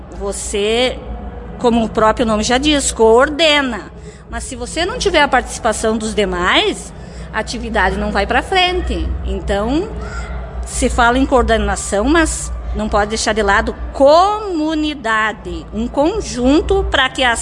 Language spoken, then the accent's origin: Portuguese; Santa Terezinha, Brazil; eu sou da comunidade de Santa Terezinha, né? Eu nasci e me criei em Santa Terezinha e há 16 anos eu resido no Pontão da Boa União.